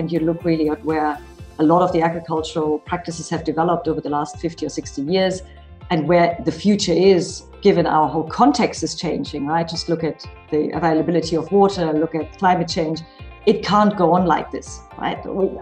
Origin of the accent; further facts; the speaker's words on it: Germany; English is a second language; moved away as an adult; I'm German and I grew up in Germany. I've left 20 years ago already. So I grew up sort of in between sort of half town or urban environment and half nature.